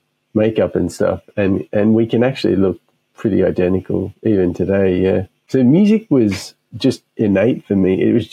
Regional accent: Sydney, New South Wales, Australia; I'm from Australia originally, Sydney, Australia.

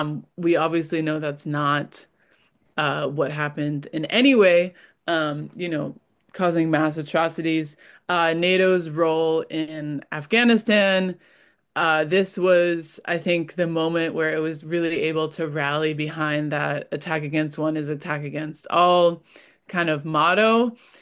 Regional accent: United States; And I think, as you're from Britain, I'm from the United States

